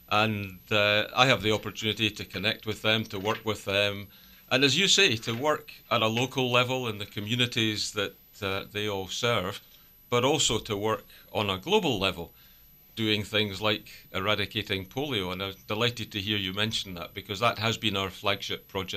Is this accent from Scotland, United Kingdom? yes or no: yes; Scotland, United Kingdom; Well, as you might detect from my accent, it's not round these parts. And home is Scotland. We are from just outside of Edinburgh, in the Scottish borders, between Edinburgh and the English border. A beautiful part of the country, a very rural part of the country